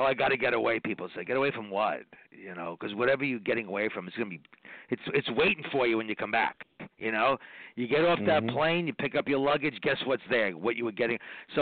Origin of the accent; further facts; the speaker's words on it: New York, United States; I'm from New York, Long Island area